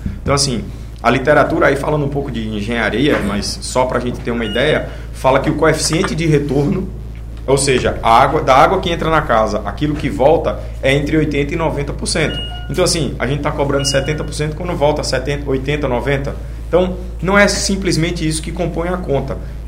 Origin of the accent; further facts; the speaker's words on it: João Pessoa, Paraíba, Brazil; Na minha cidade, eu sou de João Pessoa, na Paraíba